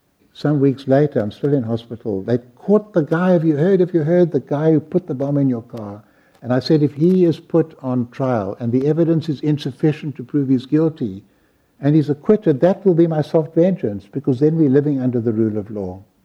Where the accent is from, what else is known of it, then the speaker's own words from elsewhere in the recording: South Africa; As a South African, I feel sort of very at home there